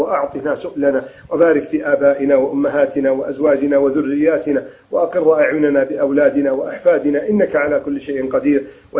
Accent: Egypt; بلدنا مصر

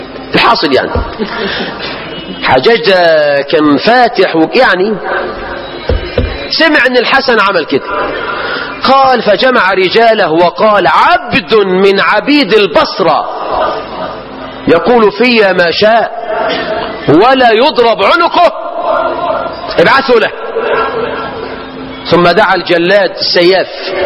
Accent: Egypt

